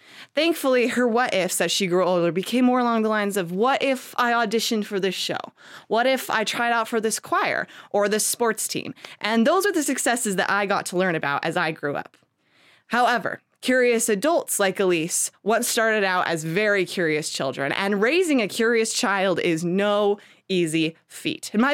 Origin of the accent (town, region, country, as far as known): Phoenix, Arizona, United States